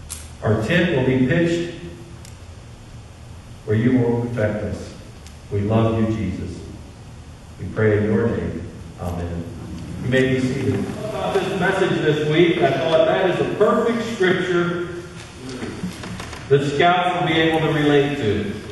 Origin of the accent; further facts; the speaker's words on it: Missouri, United States; I'm from Missouri. I like dry ground.